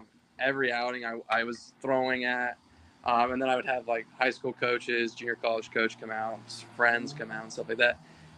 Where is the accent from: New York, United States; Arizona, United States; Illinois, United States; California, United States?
Arizona, United States; I don't really have a whole lot of going to spring training games growing up in Arizona.